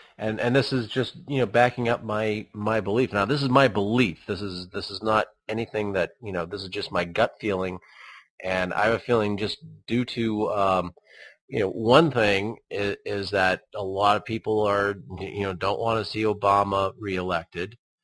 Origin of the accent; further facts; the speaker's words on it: United States; I'm an American, okay? I'm a constitutionalist.